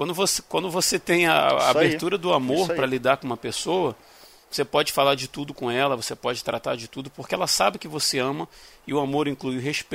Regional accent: Nilópolis, Rio de Janeiro, Brazil; Eu tenho um amigo da onde eu fui criado lá em Nilópolis

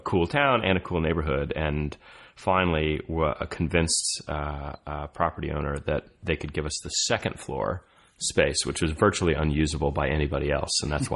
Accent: Texas, United States; I grew up in Texas. I have a lot of family here

